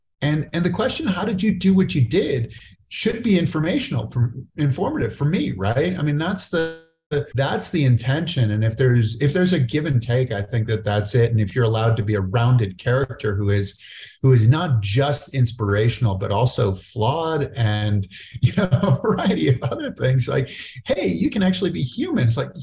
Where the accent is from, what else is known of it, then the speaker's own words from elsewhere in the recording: Massachusetts, United States; I mean, I'm from Massachusetts, right?